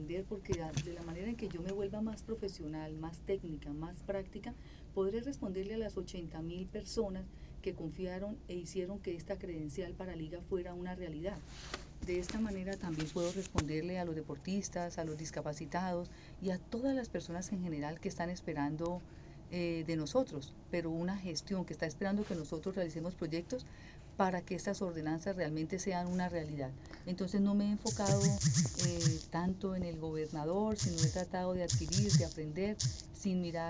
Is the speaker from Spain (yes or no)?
no; Santander, Colombia; soy mujer santandereana. Y como santandereana, siempre he dicho que el miedo hay que asustarlo.